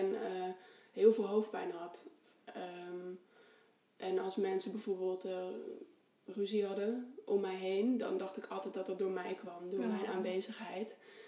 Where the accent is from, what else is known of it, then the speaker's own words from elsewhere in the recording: Bible Belt, Netherlands; Ja, ik kom uit de Bijbelbelt, weet je wel. Dus ik dacht, ik ga naar Amsterdam.